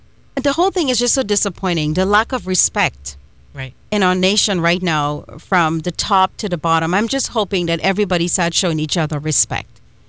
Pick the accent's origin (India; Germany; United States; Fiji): India; And I'm Indian, and I see a lot of Indian gas station owners